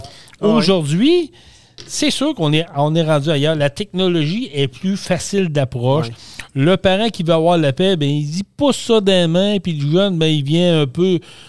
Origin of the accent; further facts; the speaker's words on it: Vallée-Jonction, Quebec, Canada; moi, je suis natif de Vallée-Jonction.